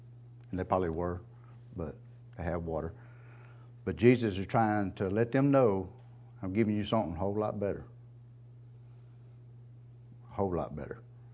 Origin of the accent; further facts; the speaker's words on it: Oakhurst, Texas, United States; also born or lived in Huntsville; Right, I was born in Huntsville, a hospital. Raised in Oakhurst, okay?